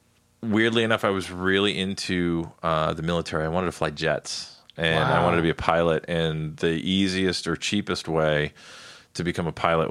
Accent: Ireland; Even though I'm Irish and I'll probably catch hell for this, I actually liked the English stout better than the Irish stout.

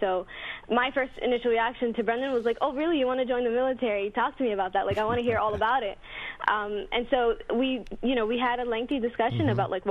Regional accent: United States; I mean, as an American, I'm definitely patriotic.

